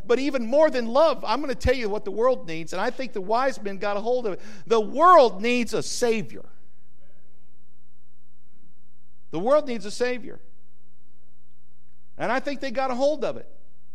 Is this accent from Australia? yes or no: no; New Mexico, United States; born there; I was born in New Mexico. Anybody else born west of the Mississippi?